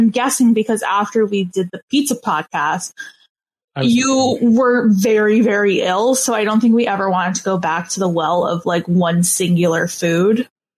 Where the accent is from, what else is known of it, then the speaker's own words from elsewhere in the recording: Canada; I'm Canadian.